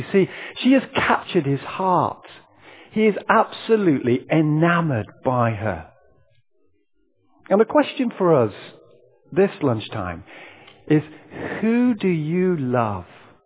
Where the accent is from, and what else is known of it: United Kingdom